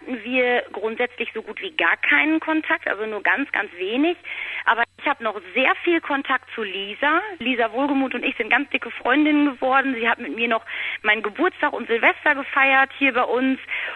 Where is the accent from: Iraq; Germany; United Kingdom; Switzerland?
Germany; Rhede, North Rhine-Westphalia; Hier in meiner Heimatstadt in Rhede, da erkennen mich natürlich immer noch sehr viele